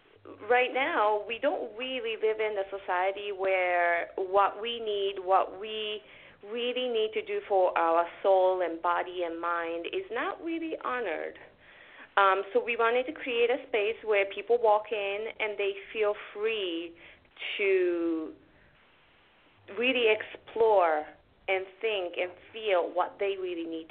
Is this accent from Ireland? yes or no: no; Gunma, Japan; now in Brooklyn, United States; I'm from Gunma, which is about 2 hours north of Tokyo. So I grew up in a borderline kind of like suburb and rural area of Japan.